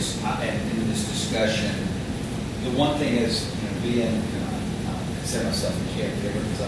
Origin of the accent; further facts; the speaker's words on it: Houston, Texas, United States; we obviously, MD Anderson, we're from Houston, so it was like, this is where we're going to go